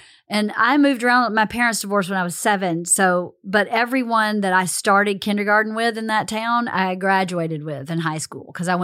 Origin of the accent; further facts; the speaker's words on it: Bowdoin, Georgia, United States; I'm from Bowdoin, Georgia.